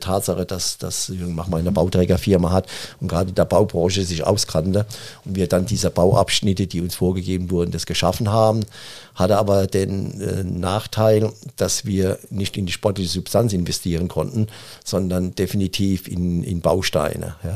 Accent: Hesse, Germany; Ich bin ein Hesse und bin kein Schwabe.

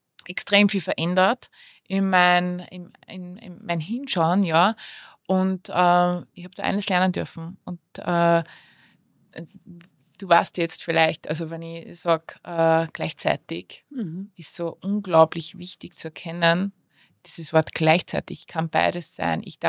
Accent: Linz, Upper Austria, Austria; Ich komme aus einem Viertel in Linz. Da, ja, das ist so, das Ghetto, hat man früher gesagt, ja.

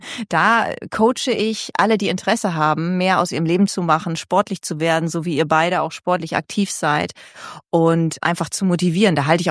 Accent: Lower Saxony, Germany; Und das ist ja meine Heimat aus Friesland. Das ist ja dann direkt vor der Haustür meiner Eltern.

